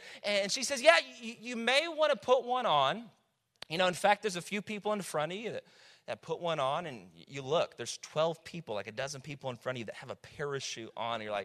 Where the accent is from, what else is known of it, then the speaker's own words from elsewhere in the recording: Texas, United States; we're from Texas, so we say Dr. Pepper, right?